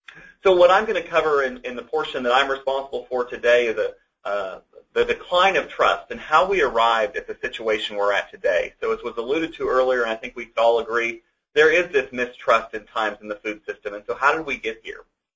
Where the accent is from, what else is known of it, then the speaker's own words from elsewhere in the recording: Kansas, United States; I am from Northwest Kansas. I believe I'm a product of Northwest Kansas. So this is what I grew up looking at every morning and evening as I woke up on my family's cattle ranch.